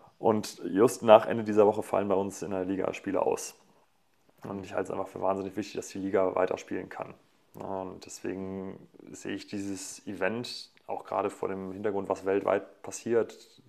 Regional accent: Essen, North Rhine-Westphalia, Germany; born there

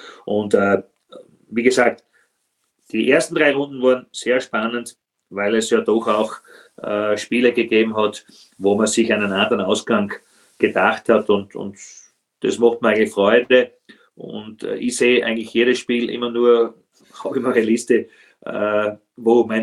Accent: Hartberg, Styria, Austria; weil das ist aus meiner Heimat, muss ich sagen, Hartberg

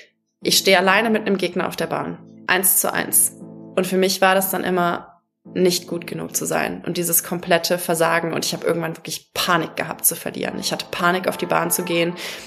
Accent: Nuremberg, Bavaria, Germany; ich bin in Nürnberg groß geworden.

